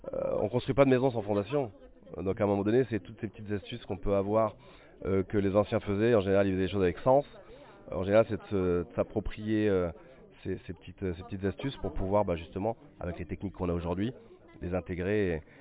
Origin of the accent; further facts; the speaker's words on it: Réunion, France; also born or lived in Alsace; Moi je suis de l'île de La Réunion du côté de mon père, mais je suis né en Alsace où mon père travaillait à l'époque. Donc j'ai vécu quelques années en Alsace, mais sinon j'ai grandi et j'habite à l'île de La Réunion.